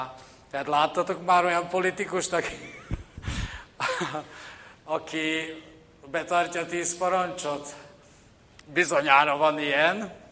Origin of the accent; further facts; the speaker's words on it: Slovakia; én Krisztus követő, keresztény vagyok, és magyar is vagyok, sőt, szlovákiai magyar vagyok